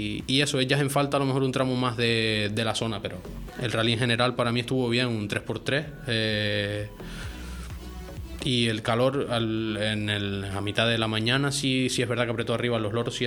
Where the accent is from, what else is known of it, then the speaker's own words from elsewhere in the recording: Tejina, Canary Islands, Spain; pero al final somos de Tejina.